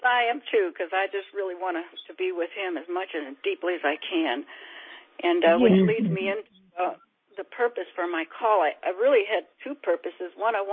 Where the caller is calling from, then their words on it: Temple, Texas, United States; from Temple, Texas